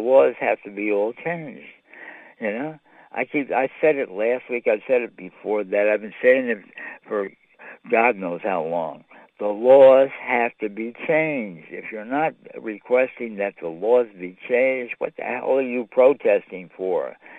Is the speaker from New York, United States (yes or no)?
yes; New York City, New York, United States; I'm from the New York City area here, and we have more free TV stations than any place else in the world.